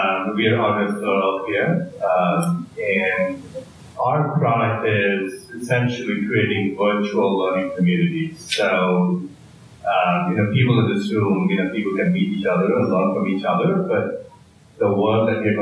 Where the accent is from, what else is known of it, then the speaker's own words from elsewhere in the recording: India; moved away as an adult; I am an immigrant from India.